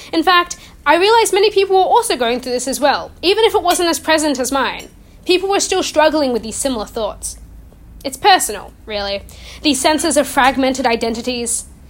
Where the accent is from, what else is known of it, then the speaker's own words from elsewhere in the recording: Australia; born there; I'm an Australian-born girl